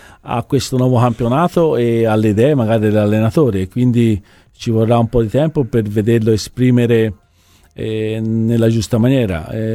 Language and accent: Italian; Florence, Tuscany, Italy; per me fiorentino, allenare la primavera fu un'esperienza bellissima.